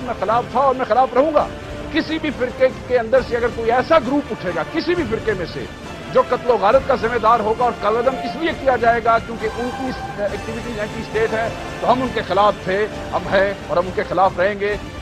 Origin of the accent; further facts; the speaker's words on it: Pakistan; مجھے اس وقت اعتراض بحیثیت پاکستانی یہ ضرور ہوگا جب آپ کے ساتھ سٹیج پہ وہ لوگ کھڑے ہوں گے جو میرے شہر میں, میرے ملک میں, میرے صوبے میں بہت سے لوگوں کے قتل کے ذمہ دار ہیں